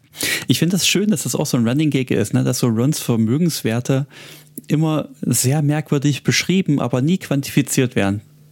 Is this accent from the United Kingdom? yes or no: yes; England, United Kingdom; Man muss ja als Engländer auch irgendwo relatable bleiben